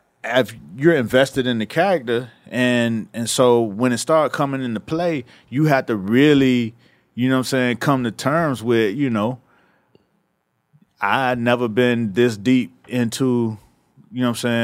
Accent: Miami, Florida, United States; I'm from Miami, right?

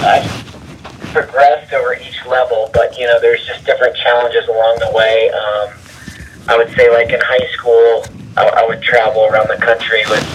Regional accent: Muncie, Indiana, United States; I grew up in Muncie, Indiana. I've been playing golf since I was, I think, like 4 or 5.

